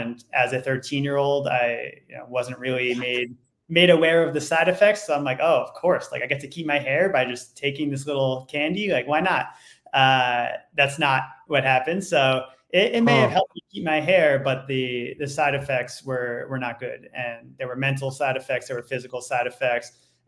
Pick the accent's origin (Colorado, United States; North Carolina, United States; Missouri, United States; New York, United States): New York, United States; So my journey started when I was 13 years old. I grew up in Orange County, New York. And when people hear Orange County, they think of the Orange County, California, and it could not be more opposite. This is farmland upstate New York.